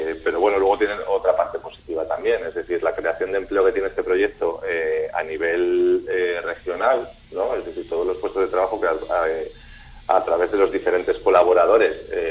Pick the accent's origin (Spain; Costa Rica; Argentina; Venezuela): Spain; Cantabria; al final a mí como cántabro, ¿no?